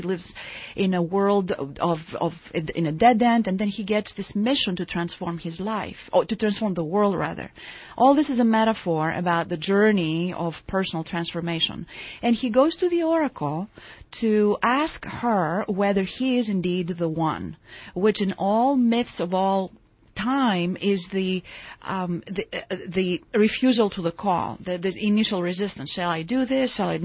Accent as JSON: {"language": "English", "country": "Greece", "tie": "born or raised there", "said": "I'm originally from Greece, so I had this fortune of being raised with mythology."}